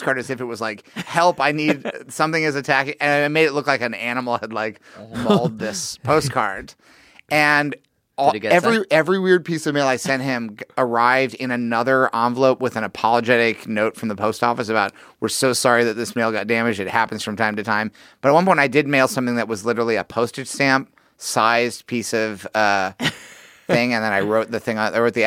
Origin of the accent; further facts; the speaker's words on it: Missouri, United States; I'm from Missouri. Okay, not far from Iowa.